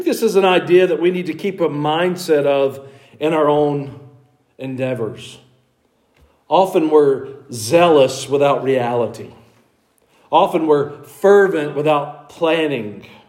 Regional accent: Georgia, United States; I grew up in North Georgia.

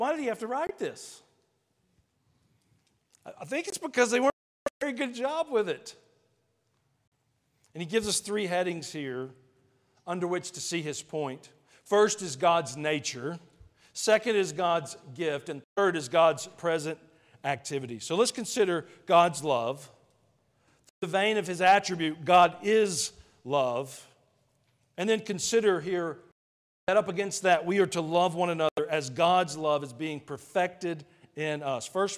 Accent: Georgia, United States; I was from Georgia. I'm not from around here.

